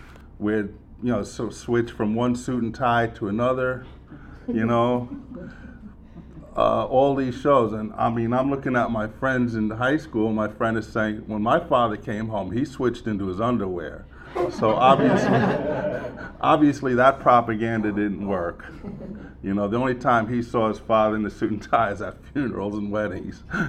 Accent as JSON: {"language": "English", "town": "Queens", "region": "New York", "country": "United States", "tie": "born or raised there", "said": "I was raised in Queens, half Jewish, half German, so I hate myself."}